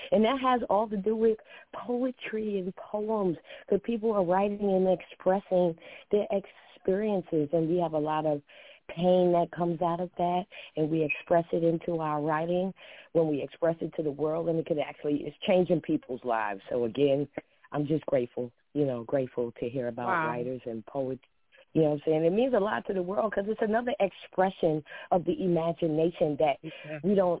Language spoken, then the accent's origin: English; New York, United States; I'm calling from North Carolina, although I'm from New York.